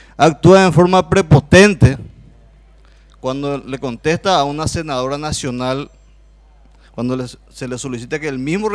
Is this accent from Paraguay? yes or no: yes; Paraguay; Yo, señor presidente, como paraguayo, siento tristeza y tengo vergüenza por esta clase de ministros.